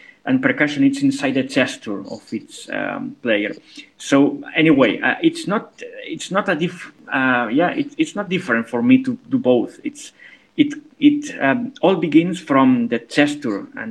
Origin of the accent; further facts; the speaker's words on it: Spain; English is a second language; the music school here in my hometown in Spain